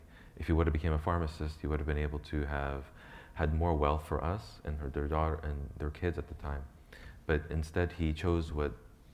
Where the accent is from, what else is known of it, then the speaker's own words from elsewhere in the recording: Lake Hiawatha, New Jersey, United States; 1988, I was born in Morristown, New Jersey. So, and we grew up in Lake Hiawatha, which is Parsippany.